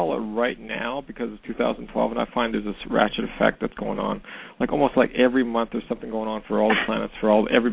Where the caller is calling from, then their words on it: Edmonton, Alberta, Canada; I'm calling from Canada.